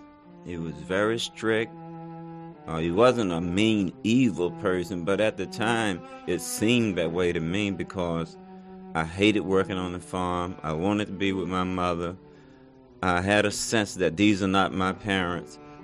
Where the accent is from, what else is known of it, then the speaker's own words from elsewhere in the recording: Georgia, United States; born there; I was born in Georgia. I was born on a family's farm.